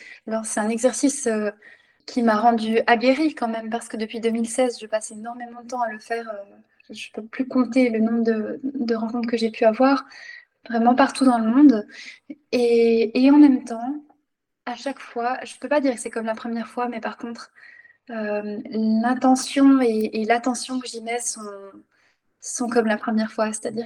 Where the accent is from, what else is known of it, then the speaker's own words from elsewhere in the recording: Jura, Switzerland; J'ai grandi dans le Jura suisse à partir de l'âge de 5 ans. J'ai fait le lycée. Ensuite, j'ai étudié à Bienne.